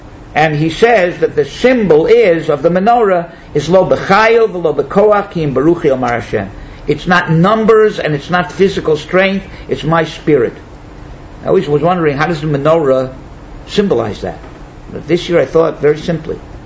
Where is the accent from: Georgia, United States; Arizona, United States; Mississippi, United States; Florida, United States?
Florida, United States; Miami; I remember when I was in Miami. I grew up in Miami. So there were no great Gedolim who lived in Miami.